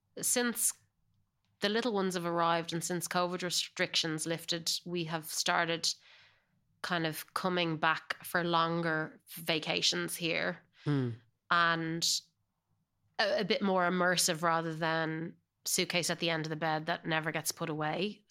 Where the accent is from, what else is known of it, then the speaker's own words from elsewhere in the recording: Ireland; accent: Irish; now in California, United States; No, I definitely hold on to my Irish accent. Sometimes the kind of the rhythm or the patina can kind of start layering on of California.